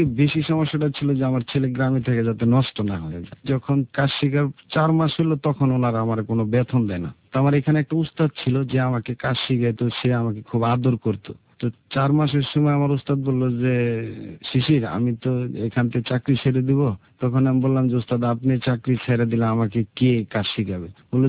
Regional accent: Tangail, Dhaka Division, Bangladesh; District Tangail, আমার বাসাল থানা, গ্রাম হলো নাইকানি বাড়ি।

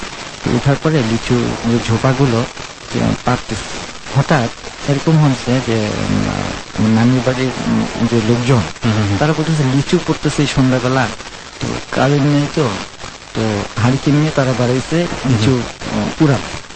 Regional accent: Rangpur, Rangpur Division, Bangladesh; আমার বেড়ে ওঠা রংপুরে, রংপুরে আমার জন্মস্থান।

